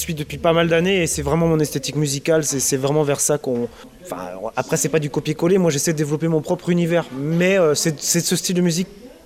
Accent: Saint-Brieuc, Brittany, France; born there; now in Rennes, France; je suis né à Saint-Brieuc, qui est un pays gallo plutôt.

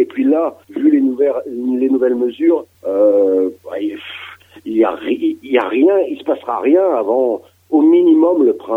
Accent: Metz, Grand Est, France; Alors moi j'habite à côté de Reims. Je suis originaire de Metz, mais ouais. je vis à côté de Reims, dans la Marne.

